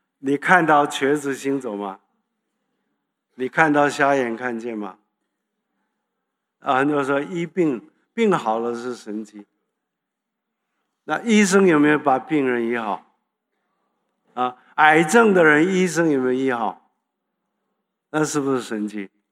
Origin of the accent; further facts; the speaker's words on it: Shandong, China; accent: Shandong; 然后我讲话呢，我有山东口音，这是我们的方言